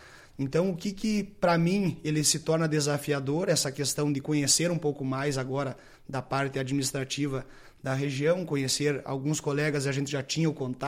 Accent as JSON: {"language": "Portuguese", "town": "Lagoa Vermelha", "region": "Rio Grande do Sul", "country": "Brazil", "tie": "born or raised there", "said": "Posteriormente, fiquei 2 anos em Caseiros e aí retornei à minha terra natal."}